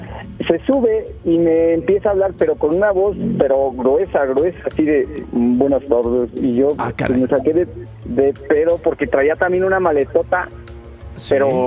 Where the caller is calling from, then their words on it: Mexico City, Mexico; De aquí, de la Ciudad de México.